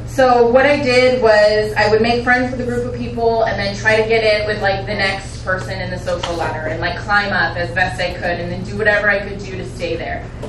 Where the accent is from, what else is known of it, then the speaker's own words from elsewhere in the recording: Newport Beach, California, United States; So I grew up, I'm from Newport Beach, California. So I was, I grew up in a really loving home.